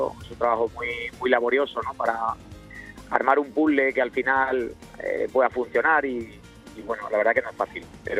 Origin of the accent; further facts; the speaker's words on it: Córdoba, Andalusia, Spain; nos hemos criado en Córdoba y ahí fue donde nos sentimos, y la verdad que toda mi familia es íntegramente de Córdoba.